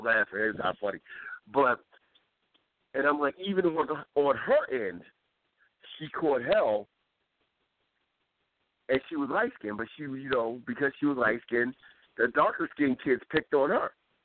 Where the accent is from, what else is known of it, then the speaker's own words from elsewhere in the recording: New Jersey, United States; We were out there talking one time, and I told her I was from Jersey.